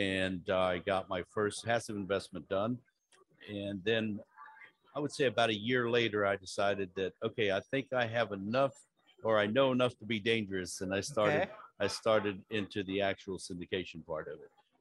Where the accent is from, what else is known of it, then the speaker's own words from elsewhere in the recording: Dallas, Texas, United States; The super hot heat of Dallas.